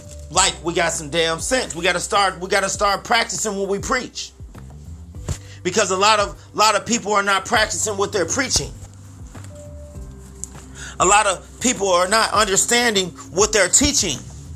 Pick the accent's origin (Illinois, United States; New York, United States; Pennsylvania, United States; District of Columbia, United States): Illinois, United States; Chicago; I'm not from LA. I'm not from Ohio. I'm from Chicago.